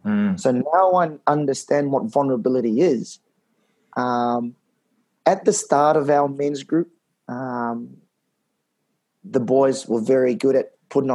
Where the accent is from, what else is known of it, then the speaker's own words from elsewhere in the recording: New Zealand; back in New Zealand, my home country